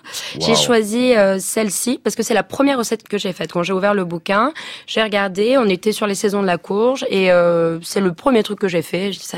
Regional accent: Nice, Provence-Alpes-Côte d'Azur, France; issue d'une famille juive. Papa qui est né au Maroc, maman qui a grandi en Israël. Et bon, moi, je suis de Nice, sud de la France, mais j'ai été bercée par tout ça, par les traditions, par les fêtes juives

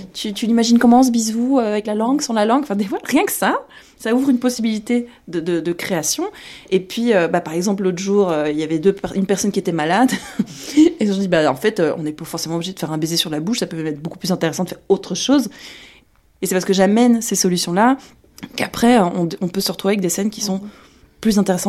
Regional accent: Brussels, Brussels-Capital Region, Belgium; je suis coordinatrice d'intimité pour le cinéma. En 2015, j'ai voulu ouvrir un sex shop féministe à Bruxelles, parce que je suis bruxelloise

